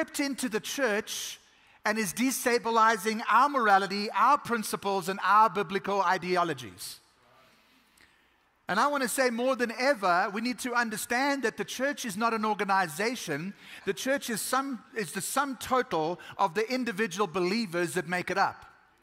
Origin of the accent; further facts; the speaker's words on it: South Africa; now in Brownwood, United States; me in Brownwood, Texas. Like maybe he's still got to show me something more, but we'll get there. We moved from South Africa about 8 years ago, and we are super, super blessed.